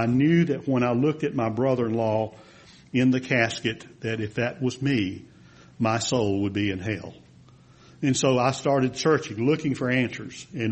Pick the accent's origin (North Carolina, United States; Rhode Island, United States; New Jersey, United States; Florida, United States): North Carolina, United States; Reidsville; But I am from Reidsville, North Carolina. I grew up there on a tobacco farm, if you will, and had a good experience growing up as a kid, learning how to work.